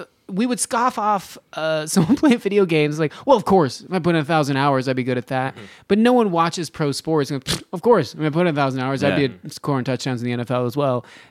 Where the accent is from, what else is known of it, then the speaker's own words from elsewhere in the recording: Reno, Nevada, United States; Reno, Nevada.